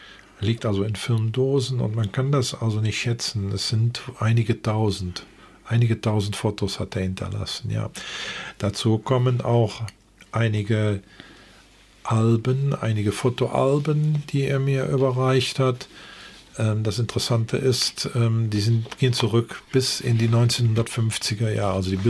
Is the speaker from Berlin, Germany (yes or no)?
no; Rösberg, North Rhine-Westphalia, Germany; also born or lived in Bonn; ich komme selber aus Rösberg, bin zwar in Bonn geboren, aber habe mein Leben lang in Rösberg gelebt